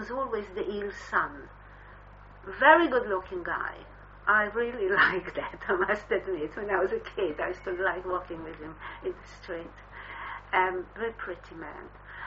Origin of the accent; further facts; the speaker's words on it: Israel; English is a second language; also born or lived in Italy; when I grew up in Israel, I took Israel on as my salvation